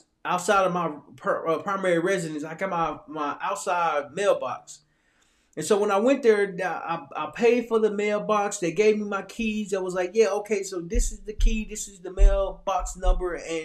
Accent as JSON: {"language": "English", "town": "Little Rock", "region": "Arkansas", "country": "United States", "said": "I'm from Little Rock, Arkansas. I'm a Marine Corps veteran."}